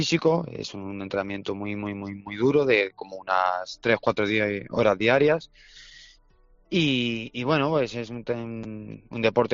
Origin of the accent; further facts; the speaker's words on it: Spain; Y ya no solo no siendo tailandés, sino es que siendo español